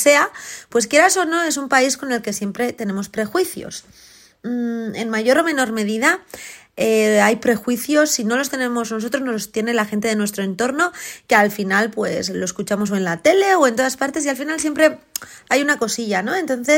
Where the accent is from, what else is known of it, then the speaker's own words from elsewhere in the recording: Basque Country, Spain; No sé, yo soy del País Vasco, tardo menos en coger un vuelo e ir a Marruecos que coger el coche e ir a Valencia.